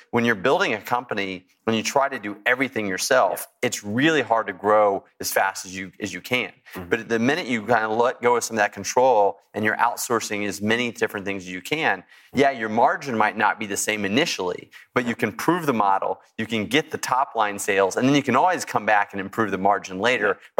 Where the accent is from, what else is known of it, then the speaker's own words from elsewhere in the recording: Texas, United States; I grew up in Texas, had ridden horses before.